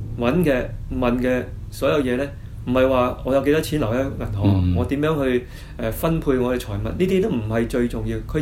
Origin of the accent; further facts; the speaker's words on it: China; 我哋中國人啊，不嬲都好唔中意講死亡